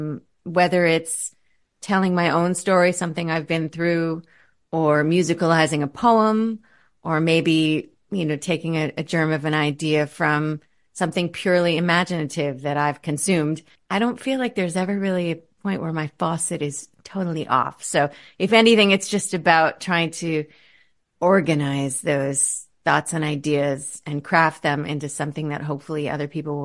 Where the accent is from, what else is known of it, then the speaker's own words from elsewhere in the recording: United States; Last time I checked, I'm still American